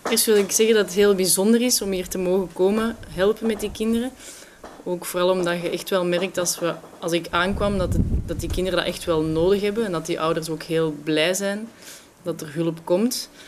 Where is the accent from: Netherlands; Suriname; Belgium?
Belgium; Antwerp, Flanders; Ik kom uit België, Antwerpen.